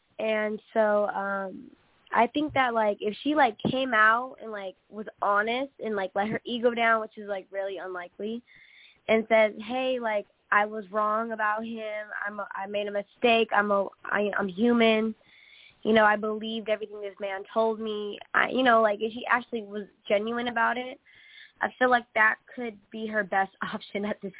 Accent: California, United States; now in Stockton, United States; I'm from the Bay Area, too. Pittsburgh.

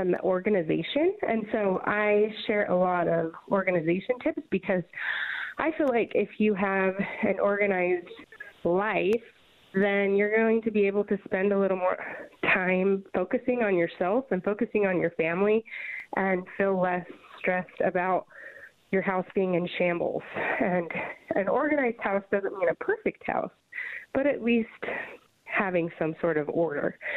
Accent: Idaho, United States; I'm originally from Idaho, and I will always be an Idaho potato girl

